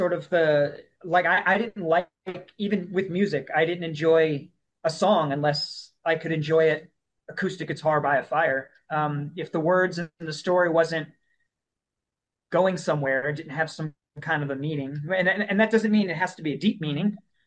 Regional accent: Ocala, Florida, United States; now in Los Angeles, United States; Originally, I was born in Florida, and then spent the majority of my life in Central Florida, in Ocala, so horse country.

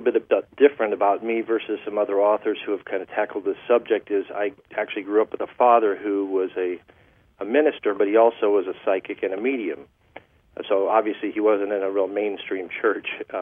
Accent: Phoenix, Arizona, United States; moved away as an adult; now in Portland, United States; I'm in Portland, Oregon now. Phoenix is my hometown. I moved up here about 3.5 years ago

